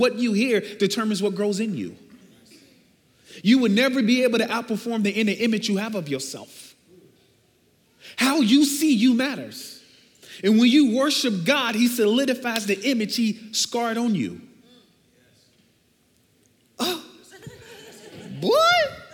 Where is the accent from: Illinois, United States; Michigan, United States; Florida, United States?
Illinois, United States; Chicago; But I'm from Chicago, born and bred. I grew up in generational poverty in the projects on the south side of Chicago.